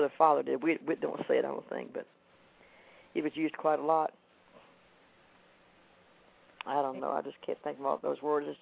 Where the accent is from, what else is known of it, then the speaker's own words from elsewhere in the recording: Mississippi, United States; In South Mississippi, about 40 miles from the Louisiana state line.